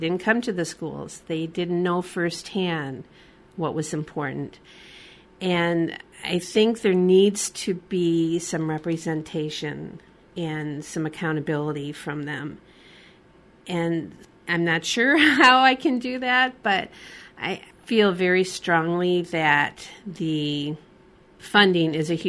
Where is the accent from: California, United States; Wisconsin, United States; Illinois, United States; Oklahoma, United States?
Illinois, United States; Chicago; moved away as an adult; I was born and raised in Chicago and came to Iowa for college. Go Hawks.